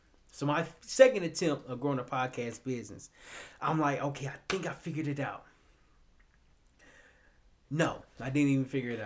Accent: Little Rock, Arkansas, United States; So I'm from Little Rock, Arkansas. I was raised by a single mother who raised three boys by herself.

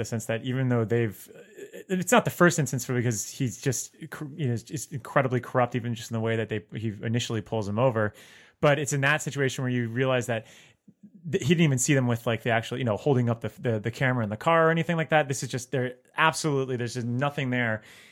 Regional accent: Florida, United States; I mean, I'm from South Florida and I would have to do the drives around like, you know, Tallahassee.

